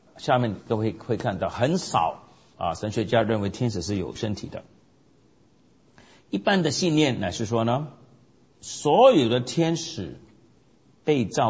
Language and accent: Chinese; China; 那这个就很像我们中国人，就是说西方除了基督教以外也有其他的世俗的影响的。